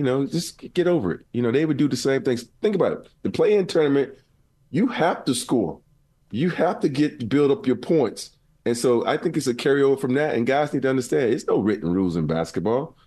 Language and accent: English; the South, United States; I grew up in the South with a black mom.